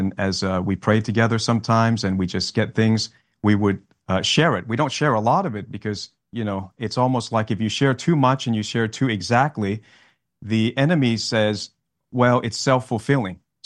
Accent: Australia; now in United States; I'm in Florida. So I came from Australia. I'm a pastor from Australia, and the Lord told me to move here for the Great Awakening.

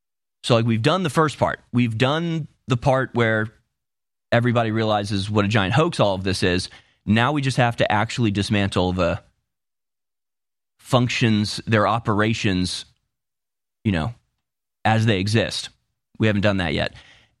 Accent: United States; And my first response, obviously, as an American, is to be like, do we need to come over there again?

